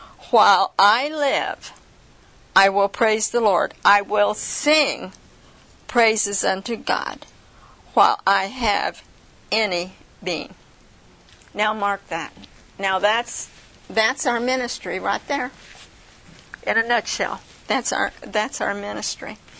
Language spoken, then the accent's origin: English; Indiana, United States; But finally I decided, well, they didn't know Indiana, so I told, no, I'm from Indiana.